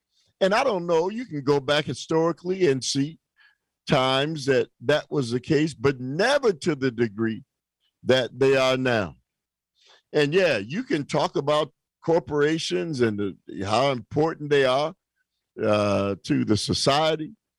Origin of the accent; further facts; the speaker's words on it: United States; You know, I'm an American